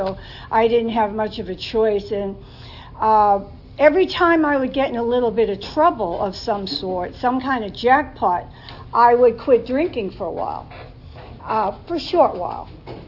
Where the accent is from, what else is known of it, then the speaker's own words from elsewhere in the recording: Boston, Massachusetts, United States; And I'm from Boston, and it was in the winter, and so, and I grew up in the city, so we drank in a hallway to keep warm.